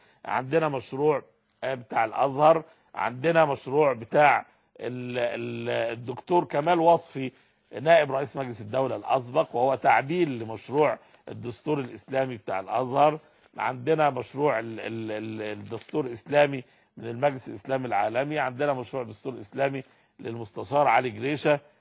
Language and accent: Arabic; Egypt